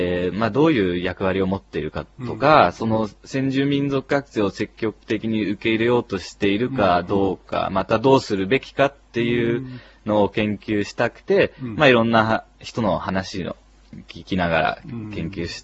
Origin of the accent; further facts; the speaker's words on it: Netherlands; 父親がオランダ人で、まあ、生まれ育ったのはオランダなんですけど、